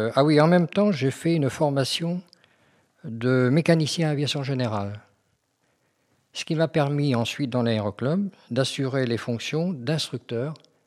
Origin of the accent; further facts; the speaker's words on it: Créances, Normandy, France; born there; je suis un vieil oiseau puisque j'ai quand même 67 ans. Je suis né en Normandie en 51, donc dans un petit village, Créance, qui pour la petite histoire est la capitale de la carotte nourrie aux algues marines.